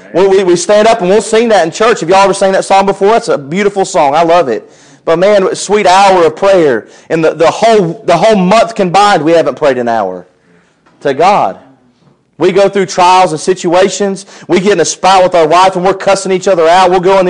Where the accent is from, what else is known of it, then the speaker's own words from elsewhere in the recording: Ohio, United States; also born or lived in Minnesota / Florida; You know, y'all wouldn't know, but I was born up in Minnesota. And 3 months after I was born, I moved to Florida. And I was there for about a year. And I moved to Ohio and spent 12 years in Ohio.